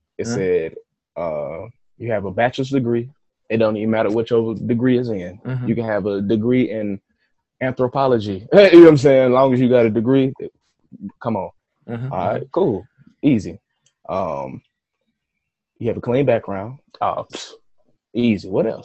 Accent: Atlanta, Georgia, United States; born and raised in Atlanta, Georgia.

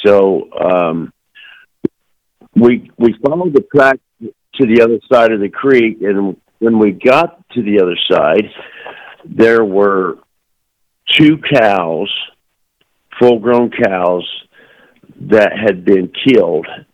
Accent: Indiana, United States; but I'm from midwestern Indiana, kind of right in the center.

